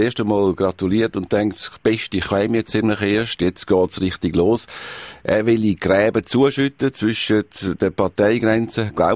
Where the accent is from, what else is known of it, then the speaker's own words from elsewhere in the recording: Switzerland; Bei uns in der Schweiz